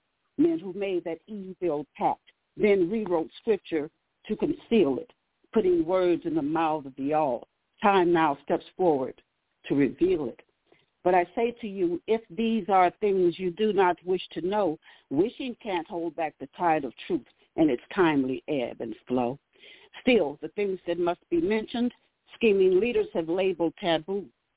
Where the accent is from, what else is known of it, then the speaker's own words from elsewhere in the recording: Cleveland, Ohio, United States; moved away as an adult; also born or lived in San Diego, California; I was born in Cleveland, Ohio on May 18th, 1954. And I lived in Cleveland up until I was 21, at which time I moved to California, San Diego.